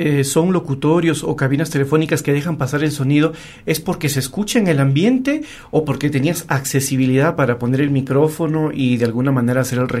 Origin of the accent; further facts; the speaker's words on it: Peru; Para los migrantes que son latinoamericanos, como yo, por ejemplo, soy peruano